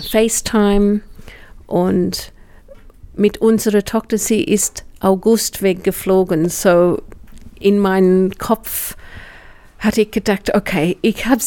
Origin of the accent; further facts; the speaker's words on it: Australia; German is a second language; moved away; Natürlich als Australierin hatte ich eine Möglichkeit